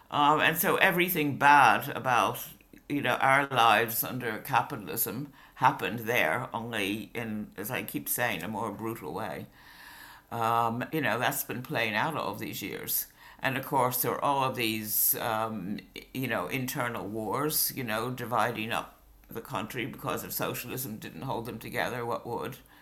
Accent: United States; The whole world I grew up in Cold War America, it was not a true picture of the Soviet Union.

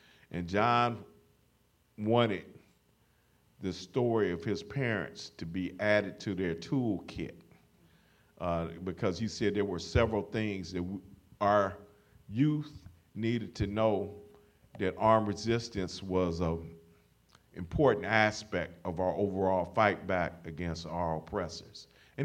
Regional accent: Los Angeles, California, United States; I grew up in Los Angeles and joined the movement there.

